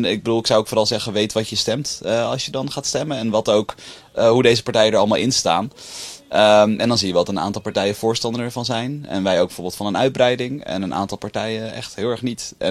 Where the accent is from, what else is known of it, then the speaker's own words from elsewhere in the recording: Amsterdam, North Holland, Netherlands; Ja, ik kom uit Amsterdam.